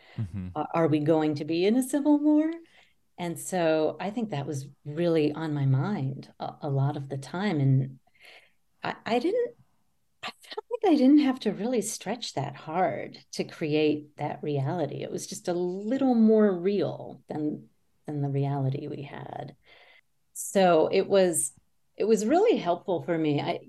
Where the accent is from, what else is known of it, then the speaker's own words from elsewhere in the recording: Virginia, United States; When I was young, I grew up near Richmond, Virginia